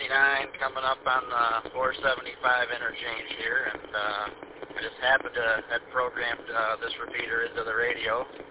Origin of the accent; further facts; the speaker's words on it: Mason, Michigan, United States; I'm from Mason, and coming out of Lansing eastbound 69